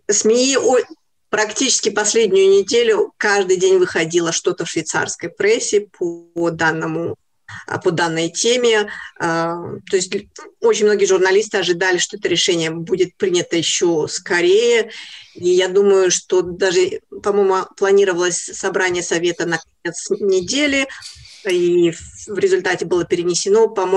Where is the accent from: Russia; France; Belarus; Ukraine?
Belarus; Мы обычно, как настоящие белорусы, делаем разрешение, делаем все правильно, все по правилам, все как надо, очень законопослушные, как и все белорусы.